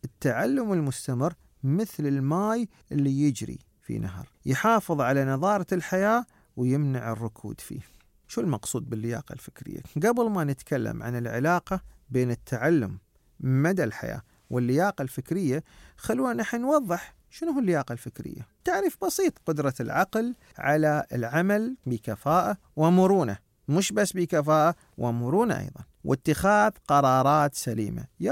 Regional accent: United Arab Emirates; سواء عندنا في الإمارات

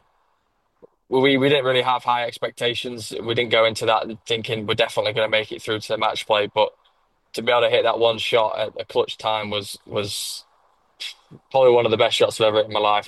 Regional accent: England, United Kingdom; obviously growing up in England, we don't have the best of weather all year round

